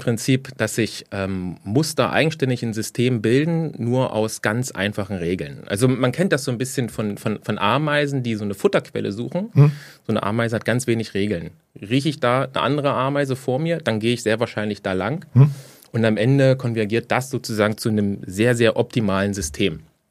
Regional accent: Magdeburg, Saxony-Anhalt, Germany; ich bin Magdeburger

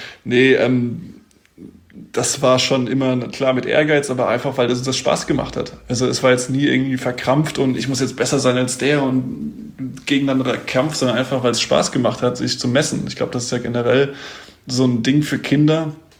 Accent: Mainz, Rhineland-Palatinate, Germany; Also in Mainz. Ich komme aus Mainz, in meinem kleinen Vorort.

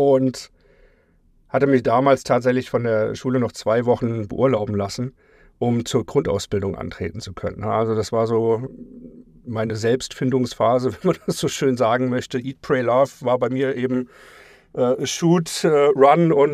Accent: Germany; gebürtig, also geboren in Deutschland, da aufgewachsen

